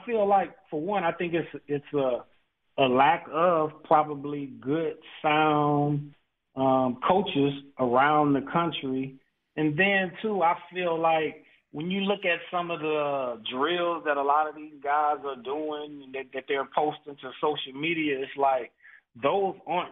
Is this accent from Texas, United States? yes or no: yes; Texas, United States; it's very definitely very special to me being from Texas, growing up in Texas.